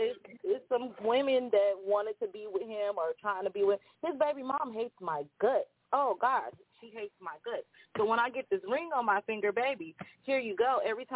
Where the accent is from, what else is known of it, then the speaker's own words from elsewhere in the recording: Colorado, United States; you guys know I'm from Colorado.